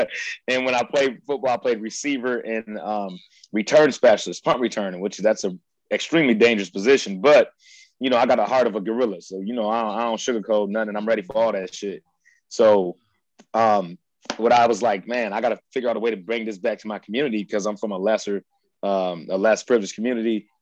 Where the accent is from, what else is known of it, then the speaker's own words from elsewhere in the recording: Detroit, Michigan, United States; also born or lived in Adrian; But I was born in Adrian, Michigan, which is only like an hour and a half south, hour and 45 south.